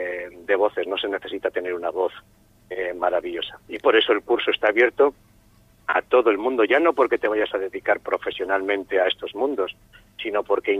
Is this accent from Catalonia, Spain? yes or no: no; Castro Urdiales, Cantabria, Spain; now in Guriezo, Spain; Yo soy de Castro, vivo en Guriezo, pero Laredo es casi una segunda casa.